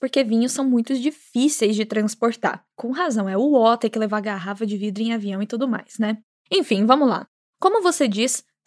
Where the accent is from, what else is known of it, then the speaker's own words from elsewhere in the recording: Minas Gerais, Brazil; Como boa mineira, só tenho a agradecer, né?